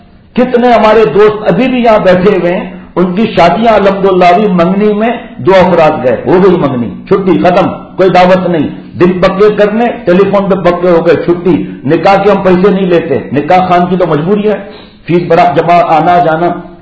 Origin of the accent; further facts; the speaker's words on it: Karachi, Sindh, Pakistan; born there; ہم جب چھوٹے بچے تھے گاؤں میں, میری پیدائش تو کراچی ہے لیکن گاؤں تو جاتے تھے نا